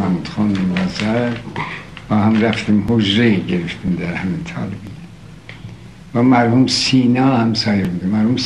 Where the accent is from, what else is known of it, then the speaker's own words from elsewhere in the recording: East Azerbaijan, Iran; also born or lived in Tabriz; در تبریز. اون وقت در قنداق بودم که انقلاب بود و اینها، تبریز رفتیم بردن من ده. بیشتر من رستم، رست اولین بچگیم در ده بوده، همون هیدر بابا کو قریه هیدر.